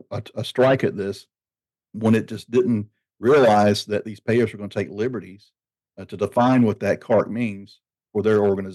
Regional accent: the South, United States; accent: Southern; especially with my Southern accent. Sometimes I can draw it out a little bit.

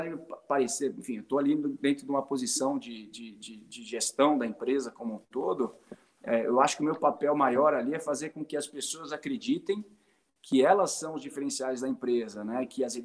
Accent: São Paulo, Brazil; eu sou paulista, né? Paulistano, minha esposa é mineira.

